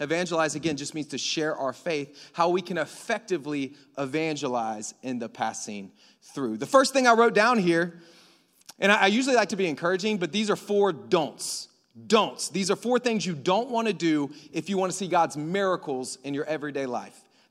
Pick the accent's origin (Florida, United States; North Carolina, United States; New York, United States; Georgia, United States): Florida, United States; I grew up on the Gulf Coast of Florida.